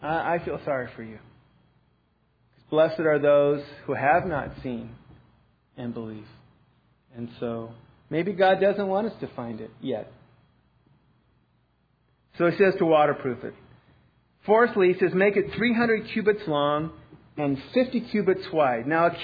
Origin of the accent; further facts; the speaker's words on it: Ireland; Now, I don't know if it's because I'm Irish or what